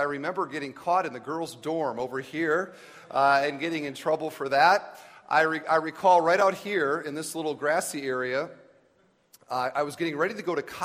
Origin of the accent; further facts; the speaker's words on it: Cedar Falls, Iowa, United States; I grew up in Iowa. I grew up in Cedar Falls. And we would come to this camp for teen events, and I came to youth camp and different things through the years